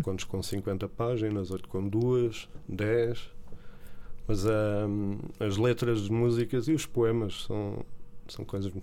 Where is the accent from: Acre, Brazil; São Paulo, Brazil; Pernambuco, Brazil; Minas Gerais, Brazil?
São Paulo, Brazil; now in Barreiro, Portugal; Lisboa, onde sempre trabalhei, no Barreiro sempre vivi lá, e São Paulo, que é a minha terra, já lá voltei em adulto.